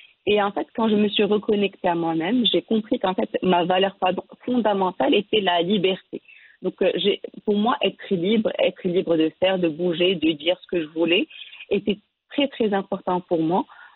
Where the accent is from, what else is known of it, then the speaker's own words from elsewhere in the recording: Tangier, Tanger-Tetouan-Al Hoceima, Morocco; En fait, moi, je suis née à Tanger, j'ai grandi à Tanger, j'ai eu mon bac ES au lycée Regnault.